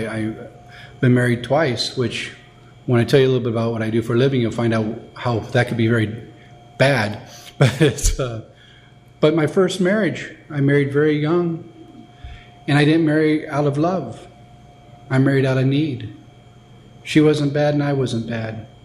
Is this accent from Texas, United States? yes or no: no; Ontario, California, United States; I grew up in Ontario, but she'd take us out to San Bernardino